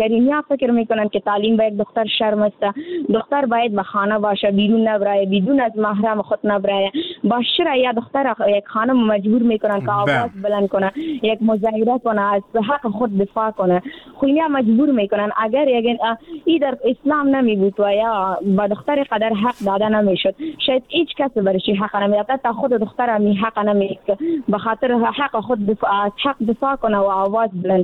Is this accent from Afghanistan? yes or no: yes; Afghanistan; در جامعه هم ما افغان هستیم